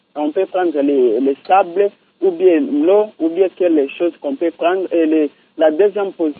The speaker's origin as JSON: {"language": "French", "town": "Kalima", "region": "Maniema", "country": "DR Congo", "said": "Ici, chez nous, à Kalima"}